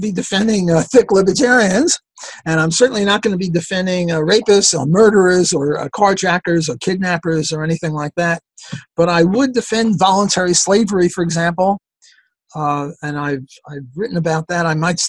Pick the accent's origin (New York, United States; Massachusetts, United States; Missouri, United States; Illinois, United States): New York, United States; I'm also from New York, so we have that in common as well.